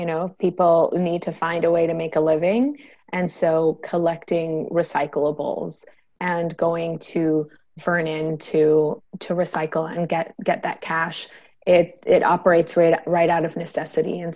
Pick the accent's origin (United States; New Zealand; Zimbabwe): Zimbabwe; And it's also very nostalgic for me because I grew up in Zimbabwe and I remember having what seemed to me as a young kid as a large vegetable patch.